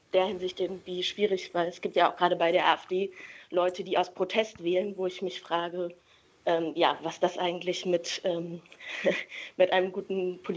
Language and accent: German; Dresden, Saxony, Germany; also ich komme aus Dresden